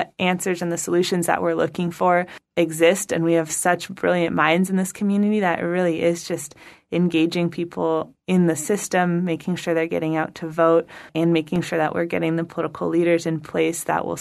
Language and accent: English; Sebastopol, California, United States; As a millennial, I've grown up, born and raised in Sonoma County, mostly Sebastopol, but also the green belt between Renner Park and Santa Rosa.